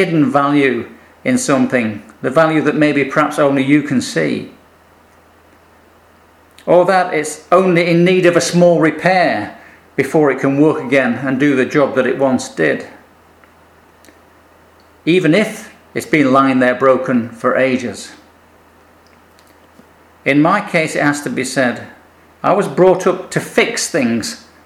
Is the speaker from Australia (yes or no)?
no; Yorkshire and the Humber, United Kingdom; With the added bonus, I guess, being a Yorkshireman, that I probably have saved a few quid too in not having to buy a new one of this, that and the other.